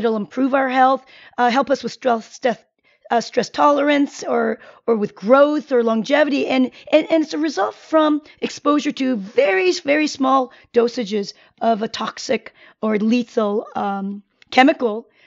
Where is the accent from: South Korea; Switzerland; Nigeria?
South Korea; now in United States; You know, I'm from Korea and we eat a lot of beans.